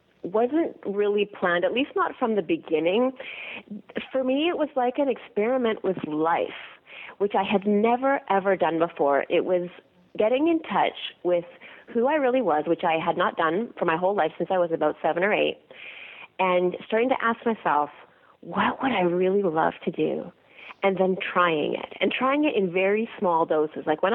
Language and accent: English; Canada; that's where I went on my stress leave, I'm Canadian.